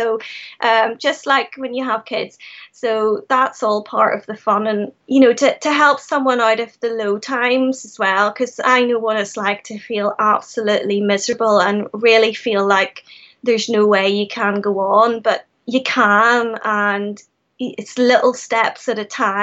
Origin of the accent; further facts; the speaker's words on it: Ireland; obviously I come from Ireland, it's colder here, we wear a lot of tights.